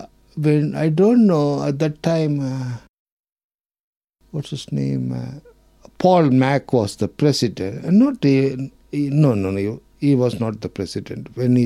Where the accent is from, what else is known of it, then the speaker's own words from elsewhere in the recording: Vellore, Tamil Nadu, India; now in Dunedin, New Zealand; I am from India, Peter. I am from Tamil Nadu. I am from a place called Vellore. That's in Tamil Nadu. That's where I came from.